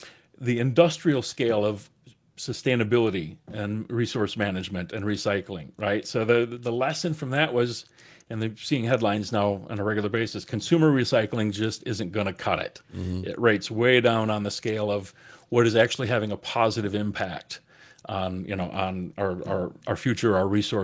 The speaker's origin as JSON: {"language": "English", "town": "Edgerton", "region": "Wisconsin", "country": "United States", "tie": "born or raised there", "lives_now": "Madison, United States", "said": "I grew up in Edgerton, just south of here."}